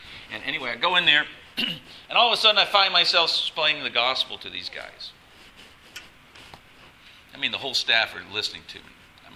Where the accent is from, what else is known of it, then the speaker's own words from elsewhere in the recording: North Carolina, United States; I'm from North Carolina, United States. I grew up, I never saw an Asian person